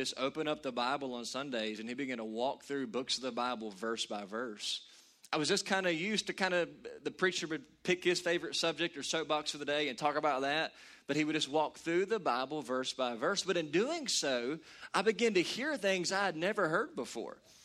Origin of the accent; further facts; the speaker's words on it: Katy, Kentucky, United States; Now, I grew up in Katy, Kentucky, and was in church every time the doors were open.